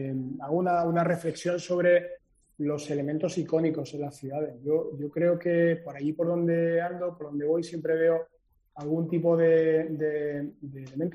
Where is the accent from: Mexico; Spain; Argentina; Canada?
Spain; Málaga, Andalusia; como malagueños